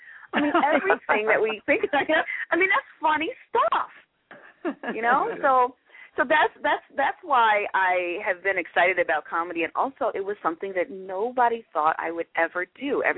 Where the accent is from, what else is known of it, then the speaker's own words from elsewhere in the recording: Detroit, Michigan, United States; you know, I lived in the state of Michigan. I'm from Detroit, and a lot of people were losing jobs around the time that I started coaching.